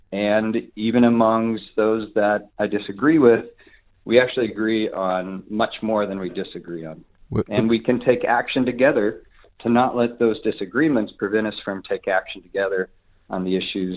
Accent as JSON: {"language": "English", "region": "Oregon", "country": "United States", "tie": "born or raised there", "said": "evangelical Christians that had been such a big negative part of my life growing up in Oregon"}